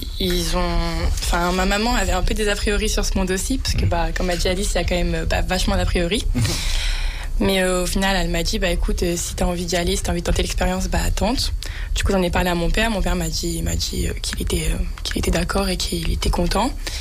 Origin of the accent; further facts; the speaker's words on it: Auvergne-Rhône-Alpes, France; je viens d'un petit village en Isère, entre Vienne et Bourgoin. J'ai 18 ans et je suis en BUT technique de commercialisation à Villeurbanne, à l'IUT Lyon 1.